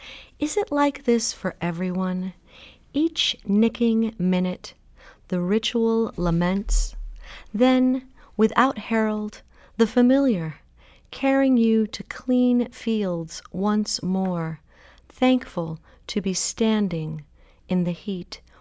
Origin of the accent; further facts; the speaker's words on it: Miami, Florida, United States; born there; I was born in Miami, yes.